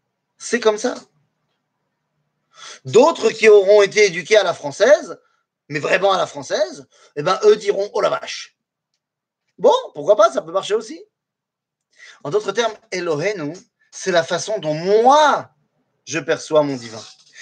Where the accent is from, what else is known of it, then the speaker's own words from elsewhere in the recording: France; je n'ai pas grandi dans un monde religieux, j'ai grandi en France